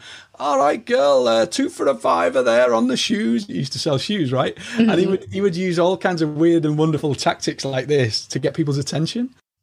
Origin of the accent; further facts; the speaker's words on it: Liverpool, North West England, United Kingdom; So I'm from Liverpool, England